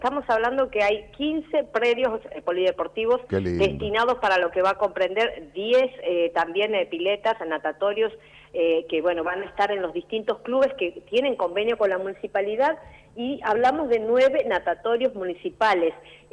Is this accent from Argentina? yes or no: yes; Santiago del Estero, Argentina; No, yo soy santiagueña.